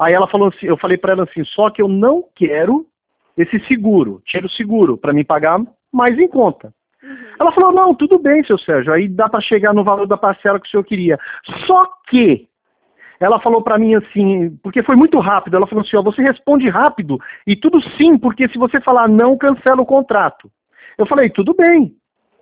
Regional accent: Caraguatatuba, São Paulo, Brazil; Eu sou aqui de Caraguatatuba.

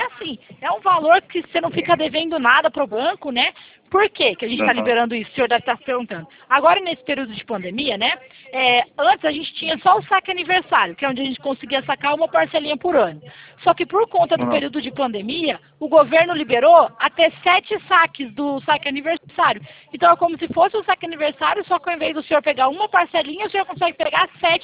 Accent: Itatiba, São Paulo, Brazil; sou daqui de Itatiba, interiorzinho de São Paulo. É que a gente tá trabalhando em Goiânia, Goiás, Itumbiária.

